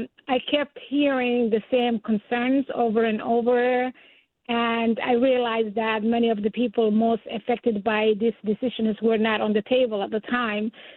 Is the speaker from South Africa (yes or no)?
no; Somalia; English is a second language; also born or lived in Atlanta, Georgia; now in Maine, United States; I'm from Somalia, East Africa, born and raised, came to the United States about some 30, almost 4 years ago. and lived in Atlanta, Georgia, several years, and then moved to Maine in 2005.